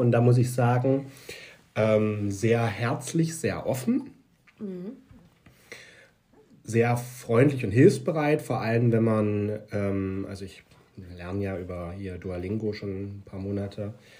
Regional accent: Germany; In meinem Heimatland.

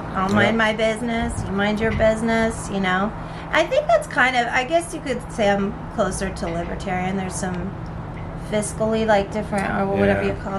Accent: California, United States; Well, plus I grew up in the Central Valley, which is what I call the Midwest of California.

